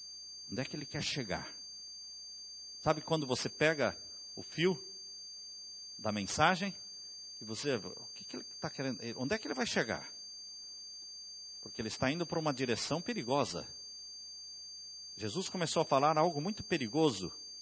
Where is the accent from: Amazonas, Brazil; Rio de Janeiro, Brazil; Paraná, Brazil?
Paraná, Brazil; Telêmaco Borba; Na cidade onde eu cresci, em Telêmaco Borba, no Paraná, eu era um quando eu estava ali na minha idade, cheguei ali com 13 anos